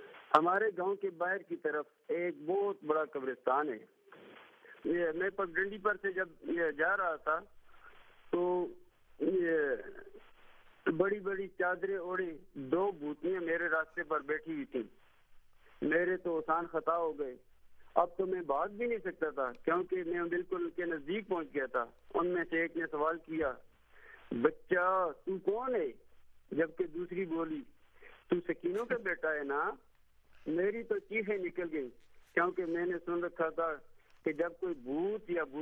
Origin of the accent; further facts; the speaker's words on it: Hazro, Punjab, Pakistan; ہمارا گاؤں راول پنڈی سے مغرب کی جانب تقریباً 100 کلومیٹر کے فاصلے پر ضلع اٹک کی تحصیل ازرو میں واقع ہے. اس وقت میری عمر تقریباً 15 سال کی ہوگی.